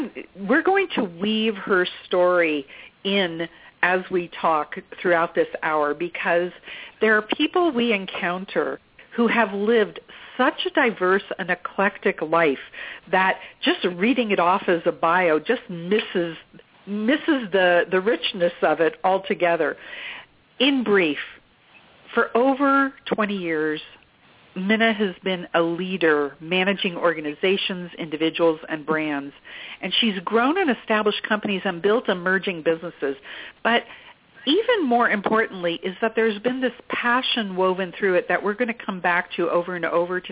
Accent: Geneva, Switzerland; I grew up in Geneva, Switzerland, and so it's a much simpler idea to hop across country borders.

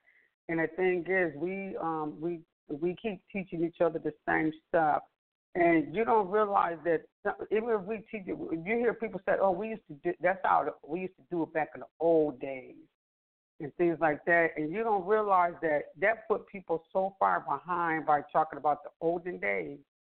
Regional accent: Buffalo, New York, United States; the guy was from where I'm born and raised in Buffalo, New York.

